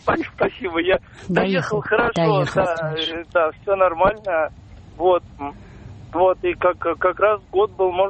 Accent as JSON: {"language": "Russian", "town": "Volgograd", "region": "Volgograd Oblast", "country": "Russia", "tie": "born there", "moved": "as an adult", "lives_now": "Moscow, Russia", "said": "в 2003 году я переехал в Москву. Учился, я родился в Волгограде."}